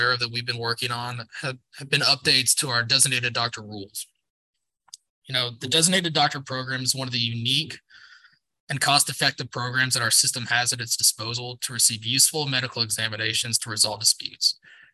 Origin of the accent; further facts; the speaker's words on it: Texas, United States; After that, I went to work for my hometown senator, Senator Tommy Williams.